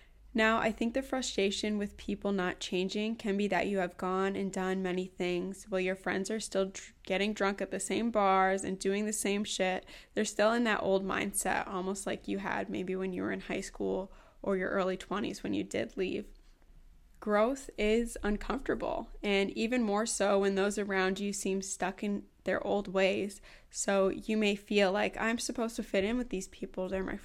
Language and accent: English; Wisconsin, United States; I actually planned on moving back to my home state of Wisconsin.